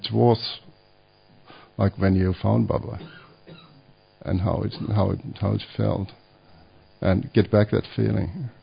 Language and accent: English; Finland; now in Tasmania, Australia; Originally, I'm from Finland. Finland, yes. But I've been living in Australia for the last 15 years. In Tasmania, I live in Tasmania, which is a small island south of Melbourne. It's an island of 400,000 people.